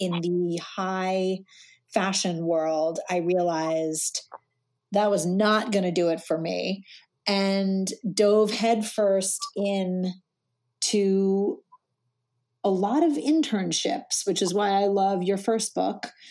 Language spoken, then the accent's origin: English; New York City, New York, United States; My background is I grew up in New York City